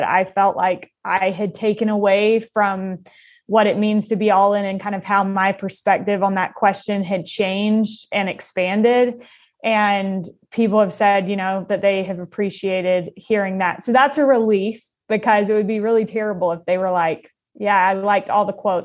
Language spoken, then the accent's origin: English; North Carolina, United States; Oh, well, I am originally from North Carolina.